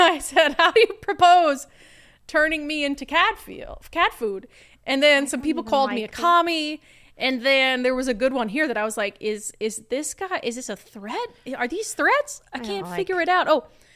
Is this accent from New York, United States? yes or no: no; Fargo, North Dakota, United States; There's a reason why in my hometown of Fargo, there's not a lot of homeless people.